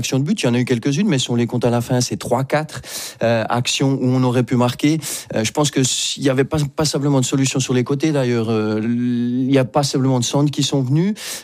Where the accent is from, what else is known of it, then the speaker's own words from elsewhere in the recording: Switzerland; Je dis pas ça parce que je suis suisse